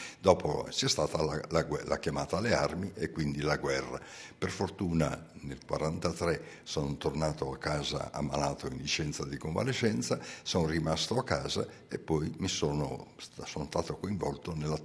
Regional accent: Friuli-Venezia Giulia, Italy; Quindi personaggi che uscendo dal mio paese, hanno lasciato un segno della loro attività, non solo in Friuli, ma anche addirittura a livello nazionale ed internazionale.

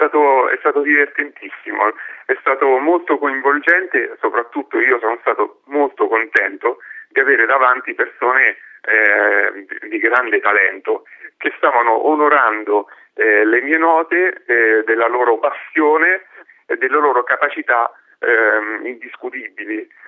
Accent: Ascoli Piceno, Marche, Italy; Io sono di Ascoli Piceno, originario, e quindi non posso che essere legato al cuore, con il cuore ai miei concittadini, alla mia piccola e stupenda città

